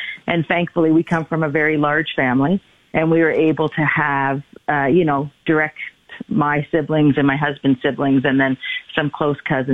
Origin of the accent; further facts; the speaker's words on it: Toronto, Ontario, Canada; Growing up in Toronto, I think everyone's